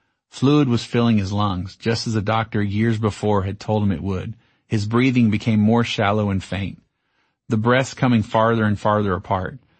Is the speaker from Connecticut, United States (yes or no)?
no; Texas, United States; I know the proper phrase is curse words, but hey, I'm from Texas, remember? We say cuss.